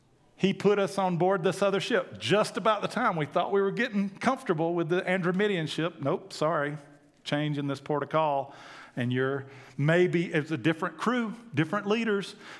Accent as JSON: {"language": "English", "region": "Georgia", "country": "United States", "said": "I'm from Georgia. I don't know how you're supposed to pronounce that."}